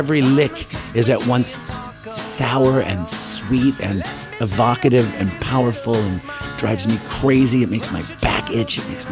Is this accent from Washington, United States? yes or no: yes; Seattle, Washington, United States; was from Seattle. I'm from Seattle.